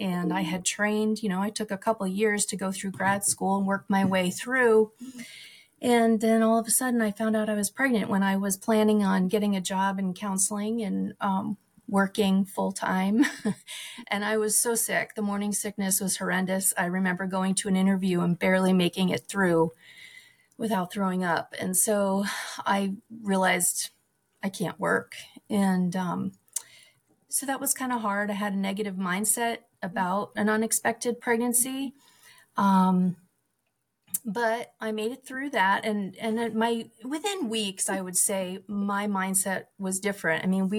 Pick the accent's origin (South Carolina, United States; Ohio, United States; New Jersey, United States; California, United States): New Jersey, United States; moved away as an adult; also born or lived in Indiana; now in Alaska, United States; I originally was born and raised in New Jersey and lived there till my early 20s when I moved to Indiana for grad school and then met my husband there. And then we moved to Alaska about 35 years ago.